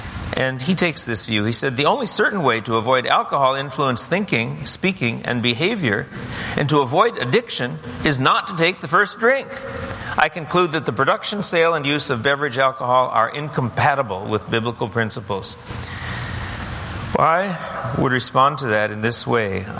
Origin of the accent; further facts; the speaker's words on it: Wisconsin, United States; as the church I grew up in Wisconsin?